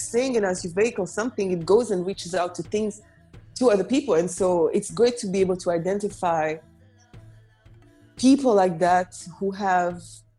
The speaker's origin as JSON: {"language": "English", "country": "Rwanda", "tie": "born or raised there", "lives_now": "Belgium", "said": "imagine me growing up in Rwanda, like young girl hooked on … singing all the songs. I had no clue then that I would come to live in Belgium, you know?"}